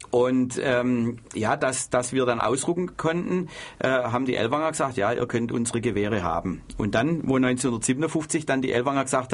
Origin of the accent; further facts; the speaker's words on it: Crailsheim, Baden-Württemberg, Germany; Also 1957 fand eines der ersten Landestreffen der Bürgerwehren Württemberg-Hohenzollern bei uns in Crailsheim statt.